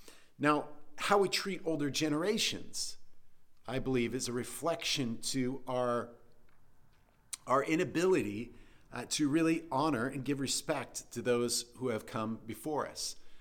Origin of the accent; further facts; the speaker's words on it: United States; because as an American, growing up in American society, it seemed also very unnecessary to be so formal about things.